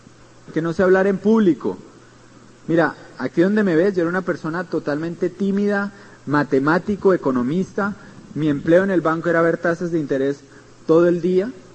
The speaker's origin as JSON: {"language": "Spanish", "country": "Dominican Republic", "tie": "born there", "said": "Yo nací en República Dominicana."}